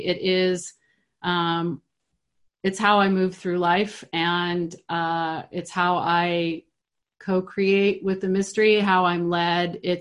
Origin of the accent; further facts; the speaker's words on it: San Francisco, California, United States; I have two moms and a dad, and I grew up in San Francisco. In the early 70s.